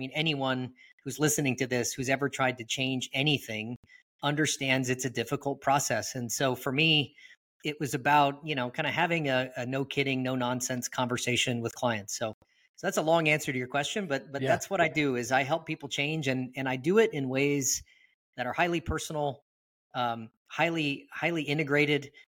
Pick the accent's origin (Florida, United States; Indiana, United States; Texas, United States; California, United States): California, United States; I grew up in Northern California, primarily born in the Bay Area, lived up out that way as a kid. Seventh grade on was here in the kind of Sacramento area, okay.